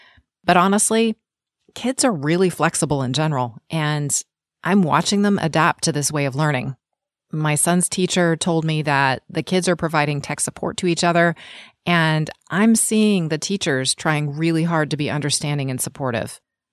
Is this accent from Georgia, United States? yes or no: no; Sacramento, California, United States; from Sacramento.